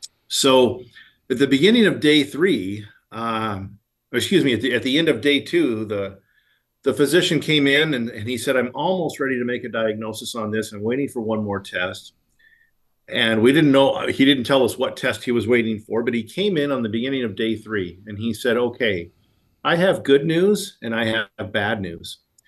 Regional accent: Steamboat Springs, Colorado, United States; Yeah, when I tell people that I grew up in Steamboat Springs, I also have to say that it was a very different community in the 1970s and 1980s than it is today.

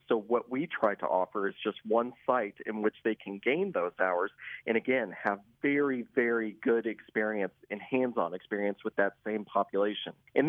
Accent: Poplar Bluff, Missouri, United States; so I'm originally from this area. I mean, I've been in Poplar Bluff, Missouri. That's my hometown

